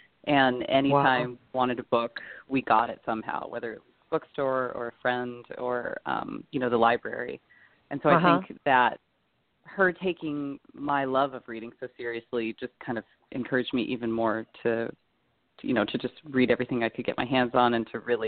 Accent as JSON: {"language": "English", "region": "Arizona", "country": "United States", "tie": "born or raised there", "said": "because I grew up in Arizona, and really for a long time, my Spanish was better than my Chinese"}